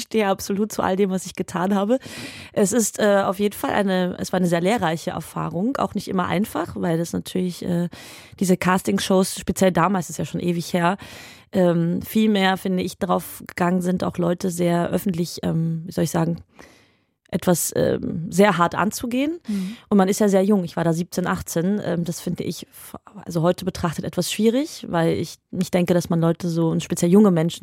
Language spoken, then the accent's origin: German; Bulgaria; Also ich bin Bulgare